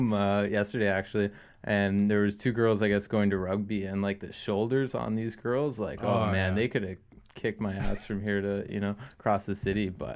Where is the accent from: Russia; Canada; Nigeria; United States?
Canada; hey ladies, I'm from Canada, like my accent.